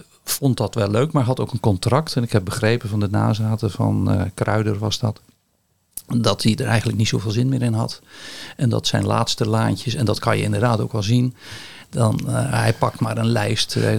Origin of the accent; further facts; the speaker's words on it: Middelharnis, South Holland, Netherlands; Ik kom uit Middelharnis, Sommelsdijk.